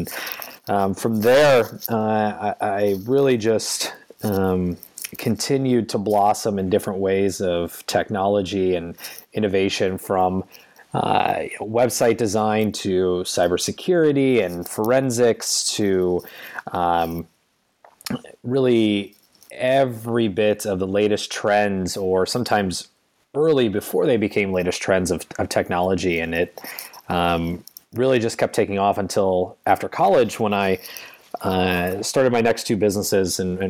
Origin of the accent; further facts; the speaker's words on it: Michigan, United States; I am born and raised in the great state of Michigan in the U.S.